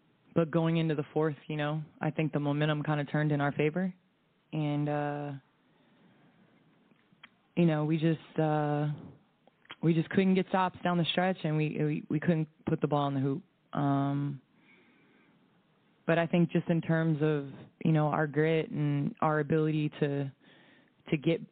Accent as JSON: {"language": "English", "town": "Chicago", "region": "Illinois", "country": "United States", "said": "And, you know, Chicago always holds a special place in my heart, you know. Being a Chicagoan is special. Being from here is special."}